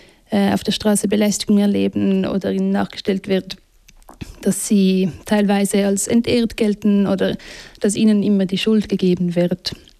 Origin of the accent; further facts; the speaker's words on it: Switzerland; zu was bei uns in der Schweiz besprochen wird, vielleicht an politischen Anlässen